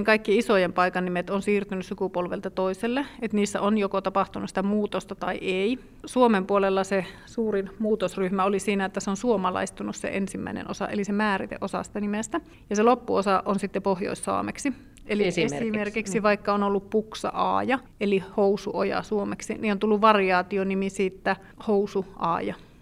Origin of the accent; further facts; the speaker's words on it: Rovaniemi, Lapland, Finland; also born or lived in Lemmenjoki; No me asuttiin silloin ihan pienenä, kun me asuttiin Lemmenjoella. Sitten me muutin äitin kanssa Rovaniemelle, kun se alkoi töihin.